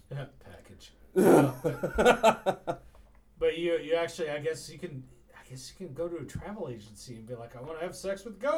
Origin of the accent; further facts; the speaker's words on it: United States; maybe it's because I'm American or something like